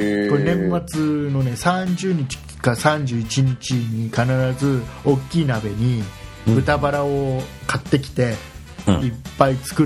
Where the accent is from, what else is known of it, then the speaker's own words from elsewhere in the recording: Kisarazu, Chiba, Japan; うちはほら、あの関東ですから、 うん、 まあ、関東っても千葉県の木更津出身なんで